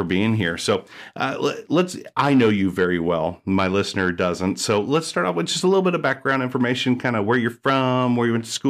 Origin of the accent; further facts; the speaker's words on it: East Coast, United States; also born or lived in Ohio; now in Texas, United States; I was born in Ohio. I was raised on the East Coast, lived in the Mid-Atlantic, the Southeast, and now Texas.